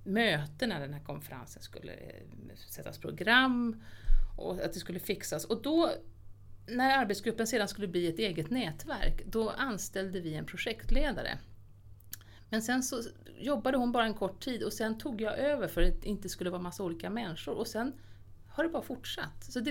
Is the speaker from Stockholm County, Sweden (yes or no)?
yes; Lidingö, Stockholm County, Sweden; när jag var liten, alltså uppvuxen på Lidingö. Med föräldrar som har jobbat inom sjukvården och AGA.